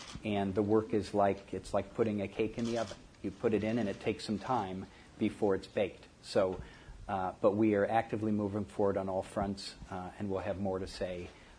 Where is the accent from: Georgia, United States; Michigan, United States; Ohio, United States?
Ohio, United States; Columbus; You might want to dramatize that by saying that I grew up and lived near Columbus, Ohio as well.